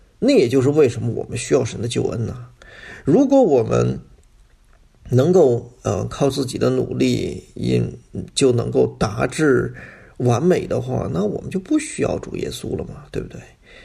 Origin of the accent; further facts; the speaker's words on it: China; 我自己本身就是那我是中国人，那我有中文的底子，